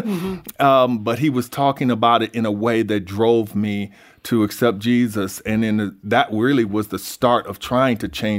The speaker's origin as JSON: {"language": "English", "country": "United States", "tie": "born or raised there", "said": "I was raised in the Vineyard Housing Project, which was considered the worst place in the city, the worst place in the worst city."}